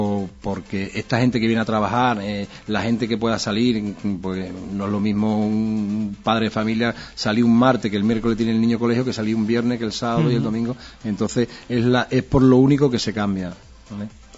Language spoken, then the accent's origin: Spanish; Guareña, Extremadura, Spain; de este pueblo, de mi pueblo, de nuestro pueblo, de Guareña